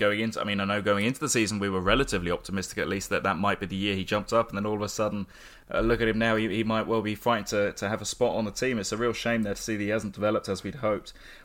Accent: United Kingdom; I'm British.

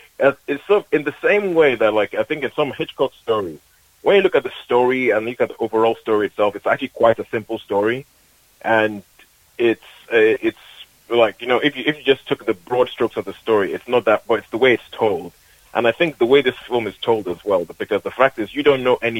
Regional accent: Nigeria; I grew up in Nigeria.

